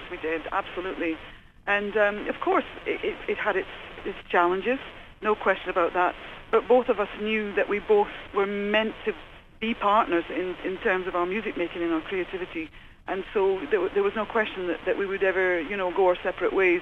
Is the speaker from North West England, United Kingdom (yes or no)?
no; Scotland, United Kingdom; I'm an envoy for my country, where I come from Scotland